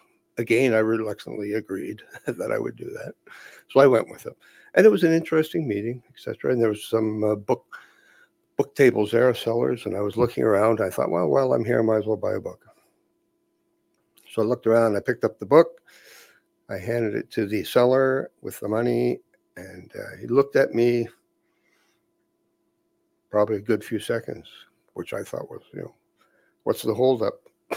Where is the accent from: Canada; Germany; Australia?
Germany; accent: German; I was getting harassed because of my German name and my German accent, which I had got. And so we talked to a Scottish friend, and I decided I should get rid of my German accent, which I did.